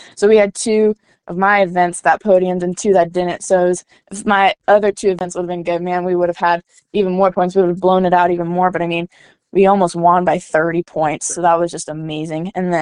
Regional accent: Kansas, United States; I was from Kansas.

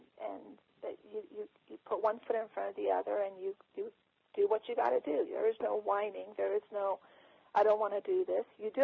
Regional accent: Salt Lake City, Utah, United States; also born or lived in Iran / England; So I was born in Iran, but I actually grew up in Salt Lake City, Utah. We lived in England for 3 or 4 years, but then we migrated here to the United States after the revolution.

